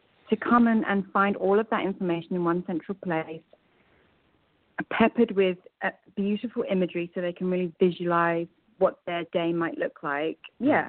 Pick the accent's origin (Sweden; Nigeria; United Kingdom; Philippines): United Kingdom; now in United States; I have to say, I'm British, but I've never seen it.